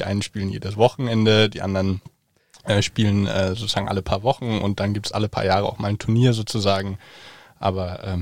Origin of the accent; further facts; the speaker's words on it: Germany; ich dann aber zurück nach Deutschland kam, habe ich auch gemerkt, hey, irgendwie ist es komisch, ich bin Deutscher, aber jetzt bin ich in Deutschland und fühle mich gar nicht deutsch.